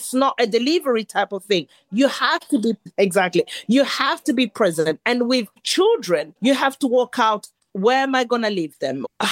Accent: Burundi; now in United Kingdom; I was an immigrant from Burundi to the UK.

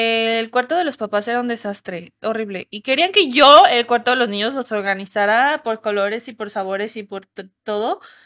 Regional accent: Mexico; uno, por ejemplo, aquí como mexicano, pues va, viene, le chinga, trabaja duro, hace su dinero y se compra algo

